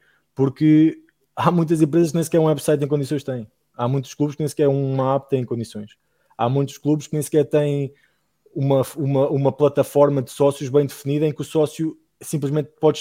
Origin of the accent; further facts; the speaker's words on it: Lisbon, Portugal; eu estou de fora, eu sempre estive de fora e sou lisboeta, não é?